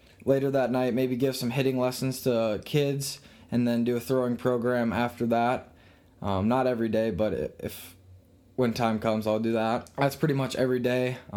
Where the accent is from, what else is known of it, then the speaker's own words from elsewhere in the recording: Shoreview, Minnesota, United States; I'm from Shoreview, Minnesota. I play high school baseball at Moundsview High School.